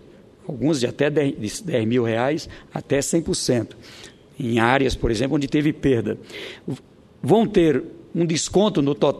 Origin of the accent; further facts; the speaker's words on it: Campinas do Piauí, Piauí, Brazil; born there; a fábrica de laticínio de Campinas, do Piauí, lá na região onde eu nasci, onde eu estive lá recentemente